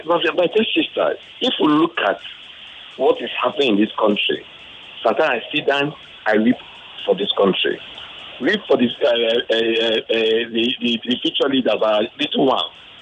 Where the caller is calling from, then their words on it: Lekki, Lagos, Nigeria; I'm calling from Lekki.